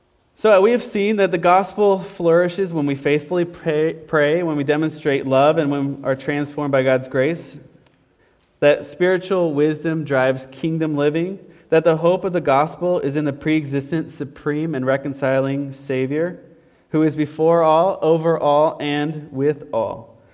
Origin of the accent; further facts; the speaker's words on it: Indiana, United States; Growing up in Indiana, I had lots of fun memories of the fall.